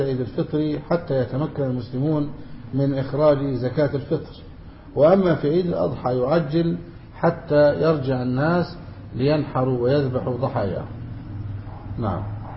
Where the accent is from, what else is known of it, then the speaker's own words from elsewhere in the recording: Egypt; وكان عندنا في مصر